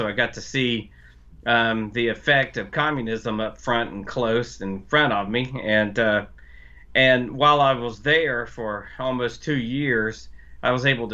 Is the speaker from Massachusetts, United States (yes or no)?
no; North Carolina, United States; I'm from North Carolina, of course.